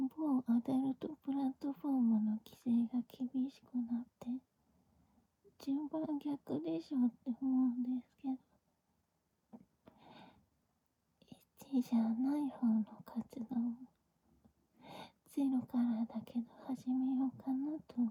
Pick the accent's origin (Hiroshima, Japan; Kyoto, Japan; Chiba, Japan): Kyoto, Japan; accent: Kansai dialect; お友達とおしゃべりするときは普通に関西弁、京都ベースやけど純粋な京言葉ではないです。